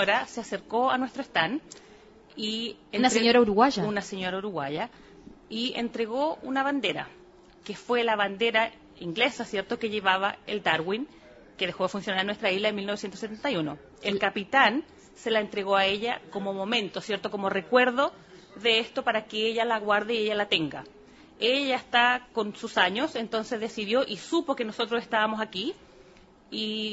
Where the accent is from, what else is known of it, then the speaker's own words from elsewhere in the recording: Punta Arenas, Magallanes, Chile; now in Falkland Islands; Yo soy de Punta Arenas originalmente, así que la diferencia no es mucha en el clima.